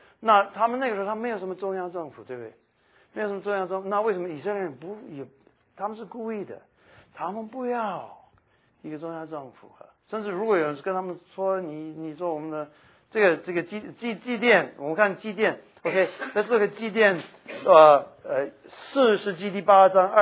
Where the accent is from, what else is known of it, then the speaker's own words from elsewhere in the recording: Taiwan; accent: Taiwanese Mandarin; 这就是我的台湾国语